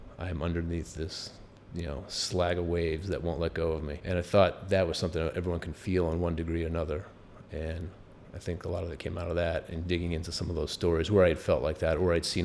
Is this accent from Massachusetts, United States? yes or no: yes; Lowell, Massachusetts, United States; enough teachers growing up in Lowell, like in fourth grade, Mrs. Peterson would just let me go off and write stories